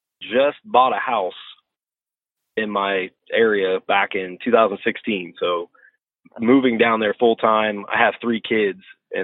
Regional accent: Chillicothe, Ohio, United States; I actually born and raised in Chillicothe, Ohio, and that's where I still live to this day. I live on the outskirts of it. I graduated from Chillicothe High School back in 2007.

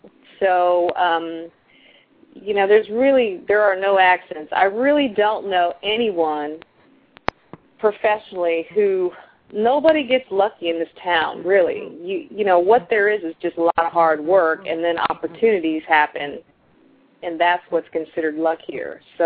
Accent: Joppatown, Maryland, United States; I'm originally from Joppatown, Maryland, which is it's a bedroom community just outside of Baltimore, Maryland. And I grew up there

